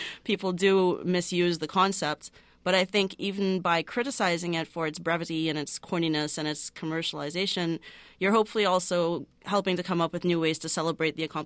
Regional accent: Trinidad & Tobago; now in United States; Oh, you know, I wasn't born and raised in America. I'm from Trinidad and Tobago.

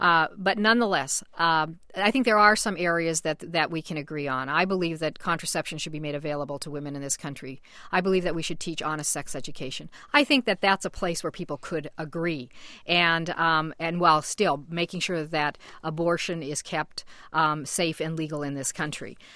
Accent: Montana, United States; I come from Montana originally. It would have been a pretty red state at one time, but when I was growing up, it was a very, very progressive state.

